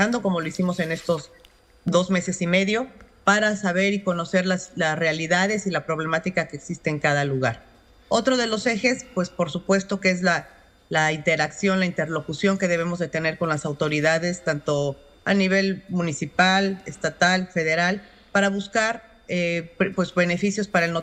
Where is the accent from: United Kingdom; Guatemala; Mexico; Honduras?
Mexico; Oaxaca; en el estado de Oaxaca, de donde yo soy originaria